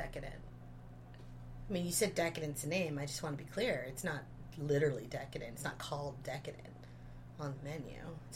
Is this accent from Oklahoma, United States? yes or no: no; Portland, Maine, United States; Did we clarify that we're from Portland, Maine?